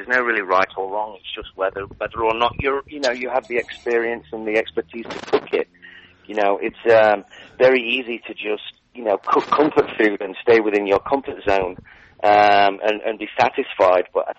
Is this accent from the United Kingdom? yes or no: yes; England, United Kingdom; I come from England